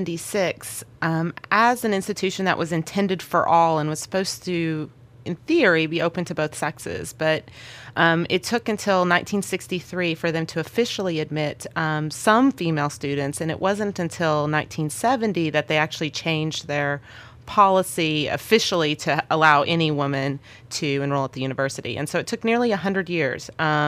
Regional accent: Texas, United States; I'm originally from Texas and was looking to get back to Texas.

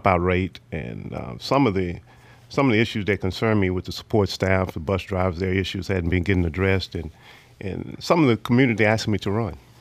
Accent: Monroe, Louisiana, United States; Well, I was born and raised in Monroe. A lot of people may know of me from … Hill's Barbecue from Texas Avenue in Newtown area.

